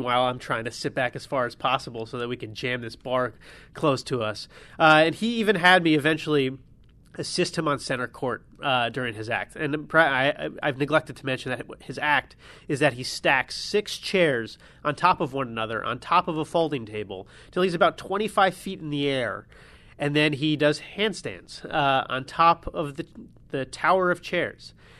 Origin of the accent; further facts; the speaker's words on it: South Orange, New Jersey, United States; I grew up in New Jersey. I grew up in South Orange